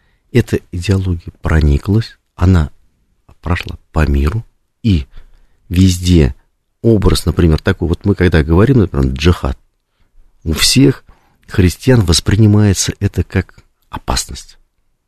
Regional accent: Kazan, Tatarstan, Russia; как я вырос, например, в Татарстане и в Казани

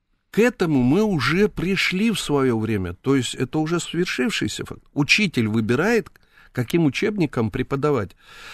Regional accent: Georgia; Russian is a second language; Мы, грузины

